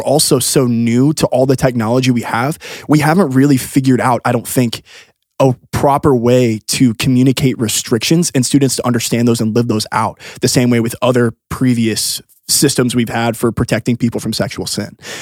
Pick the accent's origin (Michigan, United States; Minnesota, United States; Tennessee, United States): Tennessee, United States; So I grew up in Tennessee, been a Volunteer fan my entire life.